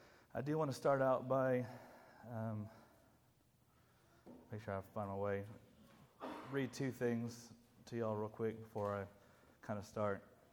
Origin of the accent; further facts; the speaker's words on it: Norwich, East of England, United Kingdom; born there; also born or lived in United States; I was born in Norwich, England, January 29th, 1987. My family had moved back and forth from America to England several times.